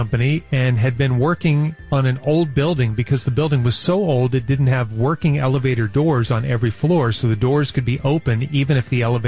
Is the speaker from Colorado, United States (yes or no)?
yes; Colorado, United States; I grew up in Colorado, just outside of Breckenridge. We always carried bear spray and a bear horn, an air horn